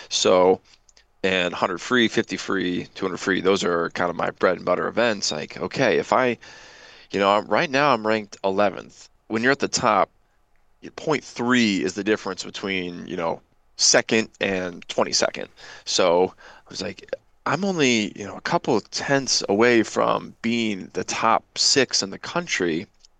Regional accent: Springfield, Illinois, United States; I was this kid from Springfield, Illinois. I grew up in a 4-lane pool.

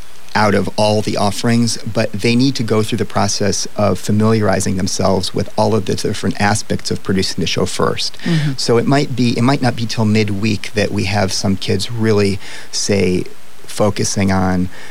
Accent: Ohio, United States; also born or lived in Nashville; Well, I was born in Nashville and grew up in Northwest Ohio, and grew up playing classical music and bluegrass.

